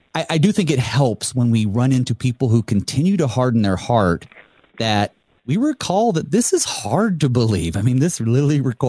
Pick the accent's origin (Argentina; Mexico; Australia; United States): United States; the South; So when I was growing up in the South, as a mostly Baptist, I would say, but definitely Arminian